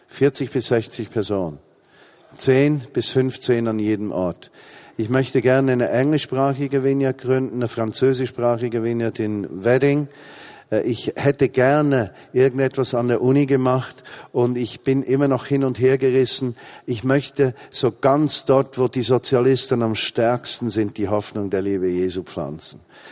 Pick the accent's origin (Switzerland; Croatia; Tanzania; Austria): Switzerland; now in Berlin, Germany; Und in Berlin zählt auch mein Dialekt, ja, und mein Schweizersein zählt da viel.